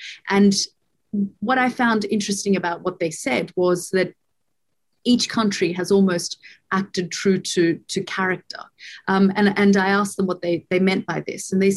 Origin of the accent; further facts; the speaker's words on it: Australia; So I am Australian, and I turn to Australia when I'm looking for help or trying to get home.